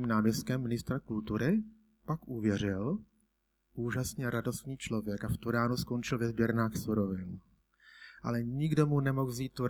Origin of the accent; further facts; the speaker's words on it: Litvínov, Ústí nad Labem Region, Czechia; pocházím z Litvínova, je to skutečně kousek cesty, nesnadné cesty